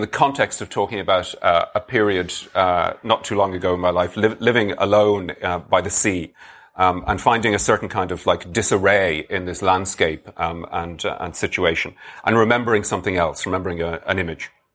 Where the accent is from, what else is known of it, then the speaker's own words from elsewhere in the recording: Dublin, Leinster, Ireland; as a teenager growing up in Dublin, my introduction to European culture was through English Europhiles.